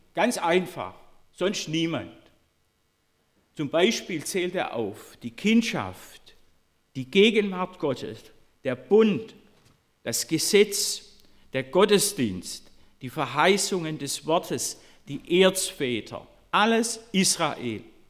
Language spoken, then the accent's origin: German; Korntal, Baden-Württemberg, Germany; meiner Heimatgemeinde Korntal